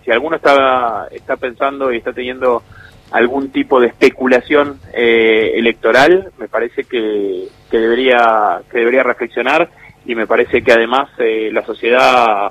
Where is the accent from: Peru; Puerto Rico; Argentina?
Argentina